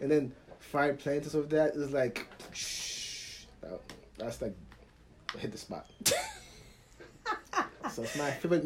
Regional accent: Haiti; also born or lived in Cap-Haïtien; I was born in Haiti, in Cap-Haïtien, Haiti, which is the second biggest city in Haiti.

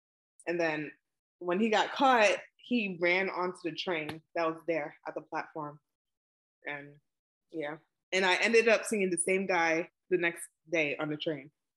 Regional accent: Brooklyn, New York, United States; first language English; I live around the Crown Heights/Ocean Hill area. I'm born and raised in Brooklyn. English is my first language. I'm Haitian American.

